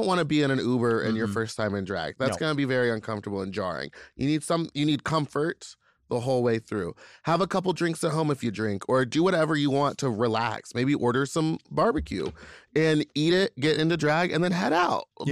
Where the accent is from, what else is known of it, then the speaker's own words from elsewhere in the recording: Louisiana, United States; I'm from Louisiana. I love Louisiana Cajun food.